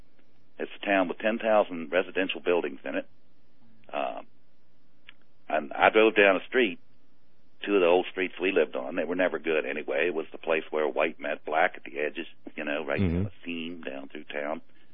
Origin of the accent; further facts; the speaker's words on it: North Carolina, United States; Or in my hometown, right here. The town proper itself is 26,000 people.